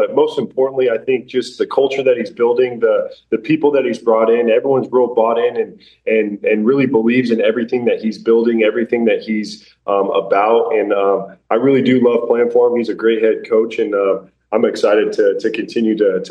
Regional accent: Fort Morgan, Colorado, United States; also born or lived in Greeley; I was born in Greeley and then moved to Fort Morgan and really spent most of my life there

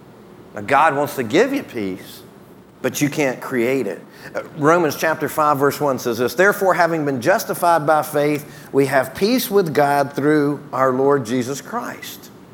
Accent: the South, United States; Now, I'm from the South, so I can, you know, play around like that.

